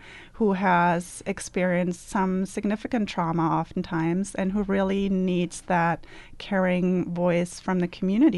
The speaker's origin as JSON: {"language": "English", "country": "Germany", "moved": "yes", "lives_now": "Oregon, United States", "said": "I'm not originally from Oregon or even the United States, although I recently became a citizen. And so I came here from Germany in a roundabout way"}